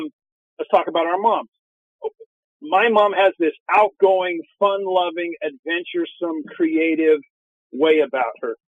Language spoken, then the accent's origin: English; Orem, Utah, United States; One of them is we're both from Orem, Utah.